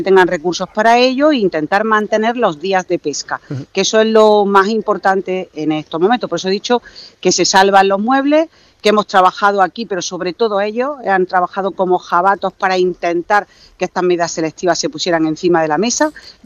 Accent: Almería, Andalusia, Spain; especialmente en Andalucía, en mi tierra, en Almería

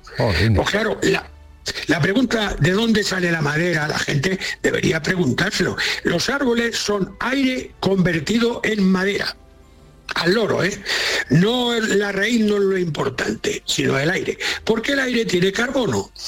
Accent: Castile, Spain; En mi pueblo, por ejemplo, castellano, cuando se ve un árbol, la gente dice, mira, un árbol

